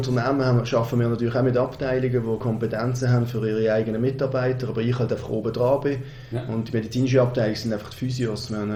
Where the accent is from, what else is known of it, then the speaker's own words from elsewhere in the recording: Basel, Basel-Stadt, Switzerland; ich bin in der Region, ich bin Basler, ich bin früher noch im alten Jockeli als Bub gesehen.